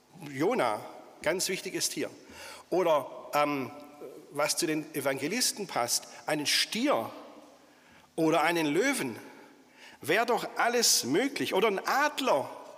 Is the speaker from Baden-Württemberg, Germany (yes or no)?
yes; Baden-Württemberg, Germany; Also die Diakoniestation auf der Schönbuchlichtung, da wo ich herkomme